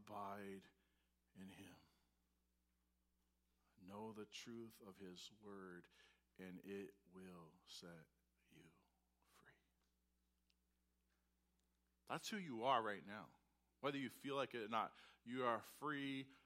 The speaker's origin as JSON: {"language": "English", "country": "United States", "said": "Especially as an American. I have my rights. My rights."}